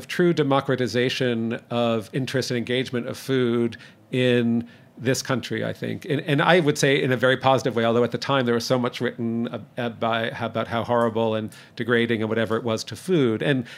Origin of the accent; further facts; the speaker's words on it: Toronto, Ontario, Canada; also born or lived in New Jersey; No, I grew up in Toronto. I was from this area. I'm born in New Jersey, and I'm the product of, we say, a mixed marriage, Brooklyn and New Jersey.